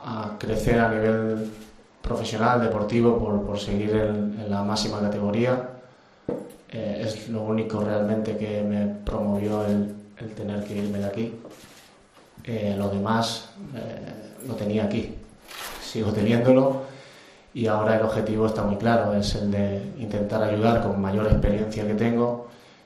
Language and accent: Spanish; Extremadura, Spain; now in Gijón, Spain; Sabéis que soy extremeño, pero me siento un Gijonés más. Tengo aquí a mi mujer y a mi hija.